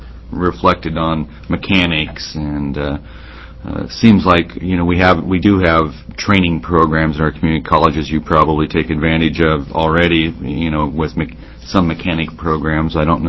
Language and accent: English; Oregon, United States; When I was growing up in the Willamette Valley, we would all go out and work in the fields